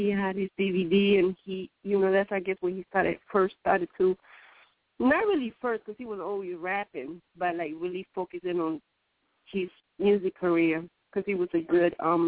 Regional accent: New York, United States; maybe I'm from New York, so a lot of people come here to make their dreams come true

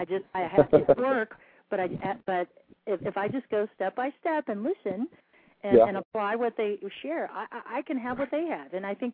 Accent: Arizona, United States; I was born and raised here in Arizona, and I've watched my market grow, and I've enjoyed the growth of Arizona.

